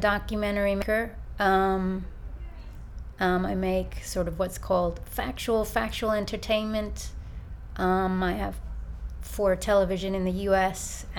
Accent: New York, United States; moved away as an adult; now in United Kingdom; Okay, my background, I am an American. I grew up in New York. I've lived in Britain for quite a long time now, most of my adult life.

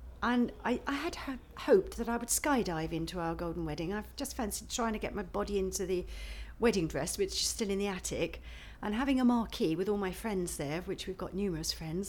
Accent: Harrow, London, United Kingdom; also born or lived in Stanmore; I mean, I'm a Londoner. I was brought up in Harrow on the Hill and then Stanmore, so I lived on the end of the Northern Line, so London is my home ground really

